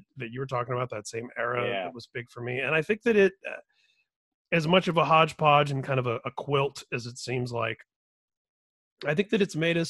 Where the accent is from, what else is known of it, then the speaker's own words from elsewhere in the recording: Indianapolis, Indiana, United States; I grew up in Indianapolis, and we had, I think it was 91X.